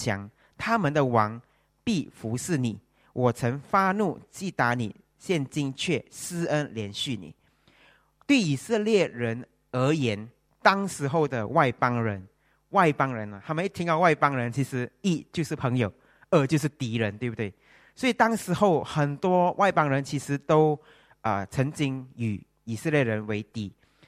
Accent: Malaysia; 我一个马来西亚人要留在这边

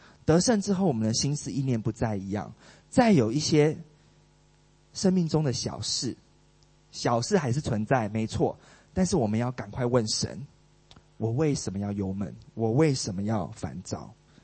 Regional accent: Taiwan; now in Singapore; 因为我是台湾人嘛，会 complain 是政府是我们最会的事，但是已经破除了，我现在不是了，我现在是顺服的新加坡公民了

